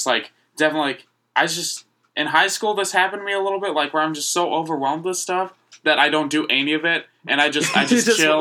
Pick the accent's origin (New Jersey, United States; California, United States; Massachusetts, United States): California, United States; born there; I was born in California, moved